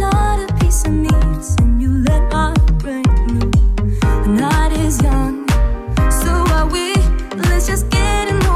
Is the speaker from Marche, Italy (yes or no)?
no; Sant'Angelo Limosano, Molise, Italy; moved away; sono 17 anni che sto qui a Roma e per lavoro mi sono spostato dal mio piccolo paese, che è in provincia di Campobasso, Sant'Angelo Limosano. Nel mio paese, oltre a diciamo all'aria buona che si può respirare, sta a 900 metri sul livello del mare